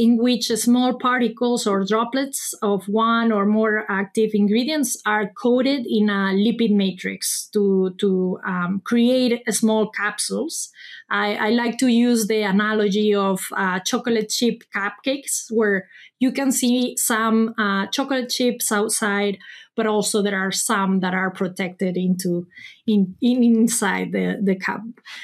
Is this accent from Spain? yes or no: yes; Spain; English is a second language; moved away as an adult; now in Davis, United States; I'm a veterinarian from Spain. Once I finished vet school, I practiced for several years in Europe and decided to move to the U.S. for some further training, focusing on animal nutrition. I work as a DVM researcher at UC Davis in California.